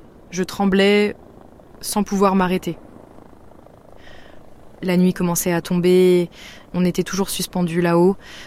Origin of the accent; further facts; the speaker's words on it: Grenoble, Auvergne-Rhône-Alpes, France; j'ai 25 ans et j'ai grandi à Grenoble, Les montagnes, ça a toujours fait partie de ma vie.